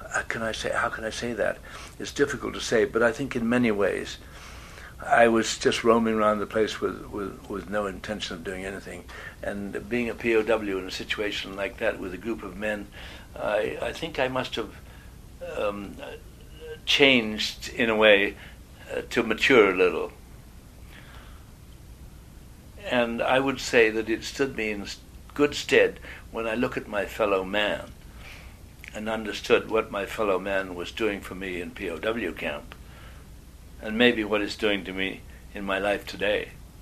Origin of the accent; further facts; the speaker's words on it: Canada; Because I was born here. I'm a Canadian.